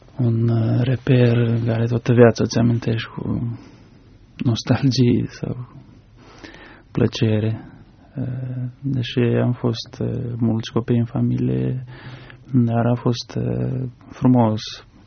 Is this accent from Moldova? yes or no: yes; Moldova; born there; M-am născut în Republica Moldova, chiar pe malul Prutului, într-un sat.